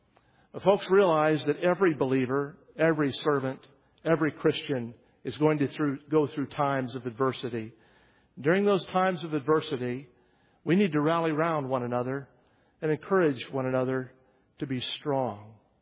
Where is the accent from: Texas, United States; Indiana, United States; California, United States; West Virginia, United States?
West Virginia, United States; It looks like something I grew up with in West Virginia.